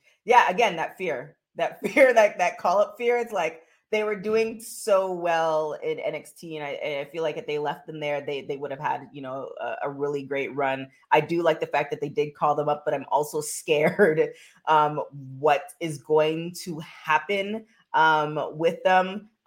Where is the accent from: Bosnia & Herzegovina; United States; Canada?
Canada; I'm from Canada, so I root for everybody Canadian.